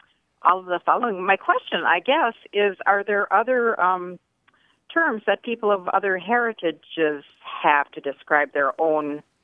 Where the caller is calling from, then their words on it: Ishpeming, Michigan, United States; I am calling you from Ishpeming, Michigan, in the beautiful Upper Peninsula.